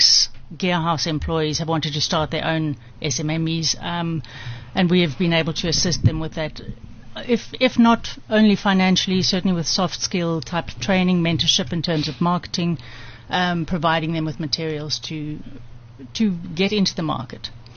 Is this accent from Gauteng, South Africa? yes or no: no; Durban, KwaZulu-Natal, South Africa; born there; Well, I was born in Durban.